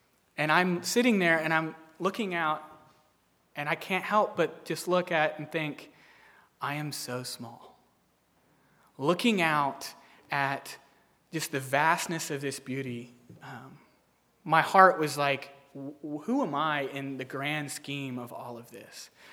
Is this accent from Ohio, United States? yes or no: no; Texas, United States; I grew up in Texas, so I kind of seen cactus